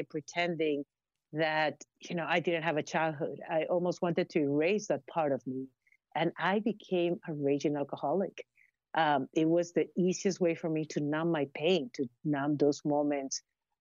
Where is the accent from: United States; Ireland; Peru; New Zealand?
Peru; growing up in Peru, in the 80s, there was a lot of uncertainty.